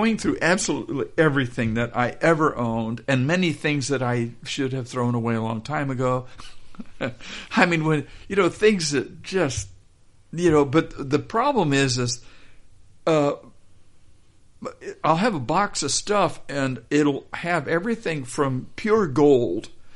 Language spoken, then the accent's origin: English; Kansas, United States; I wrote a brief note saying I'm from Kansas, mm-hmm. you know, in L.A. for the summer, and I'd love to talk with you.